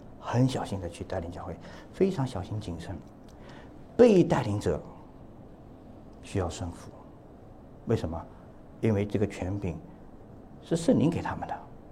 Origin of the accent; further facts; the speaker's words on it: China; 就像我们中国人写一个太阳的太有一点，对不对？